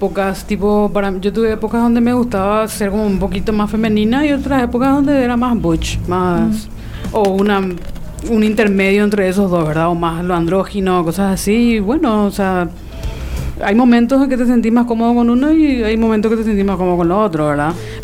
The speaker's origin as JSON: {"language": "Spanish", "town": "Luque", "region": "Central", "country": "Paraguay", "said": "Y recién a eso de los 15 años, más o menos, empecé a vagar por Asunción, porque yo soy de Luque."}